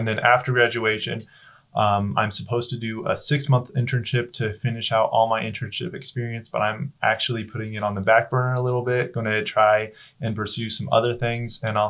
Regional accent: Idaho, United States; And then I'm from Southern Idaho and a lot of my friends attend BYU Hawaii.

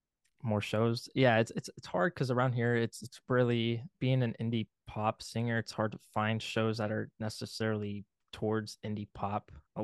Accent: Missouri, United States; also born or lived in Iowa; now in Lawrence, United States; I grew up in Missouri, but I lived in Iowa for like 5 years, so it kind of threw me out the loop around here for a while.

